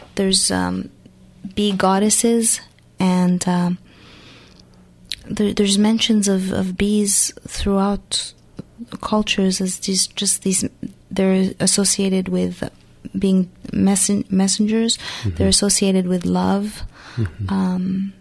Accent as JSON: {"language": "English", "country": "Canada", "said": "and I'm Canadian, by the way"}